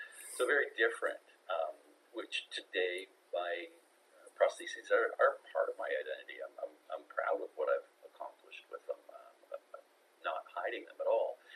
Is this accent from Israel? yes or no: no; Windsor, Ontario, Canada; Had aspirations of every kid growing up in Windsor